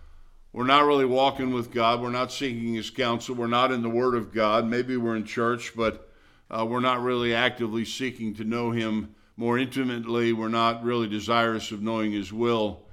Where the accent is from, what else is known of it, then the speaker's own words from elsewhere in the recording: Midwest, United States; moved away as an adult; Now, I've been away since I was 18, so I guess I still have, the kids tell me there are certain words I say that still linger from